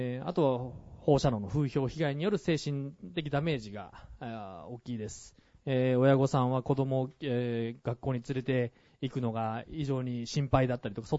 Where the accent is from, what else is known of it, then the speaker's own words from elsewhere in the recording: Kobe, Hyogo, Japan; also born or lived in Australia; 実は私の実家の神戸より低かったりとか、震災当時私はオーストラリアに住んでたんですけども